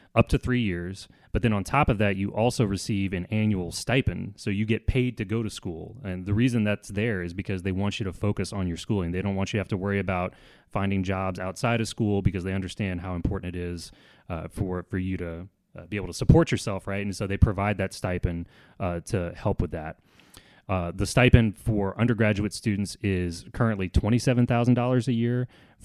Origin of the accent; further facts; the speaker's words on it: Morgan City, Louisiana, United States; which is right near where I grew up in Morgan City, Louisiana.